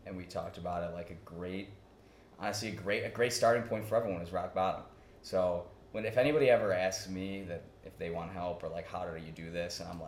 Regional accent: Buffalo, New York, United States; I'm from Buffalo, New York, originally. But I ended up going to college in Cleveland at John Carroll with Joe.

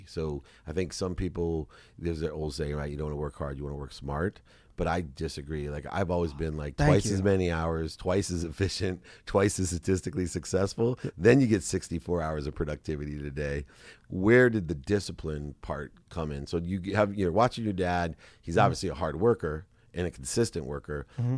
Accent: California, United States; and you're actually a New Yorker and I'm actually a Californian.

